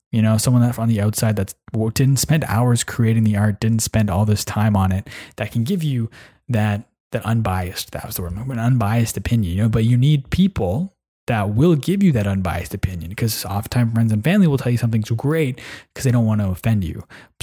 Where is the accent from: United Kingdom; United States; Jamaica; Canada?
Canada; I'm from Canada. He's living in Poland. I'm in Ottawa.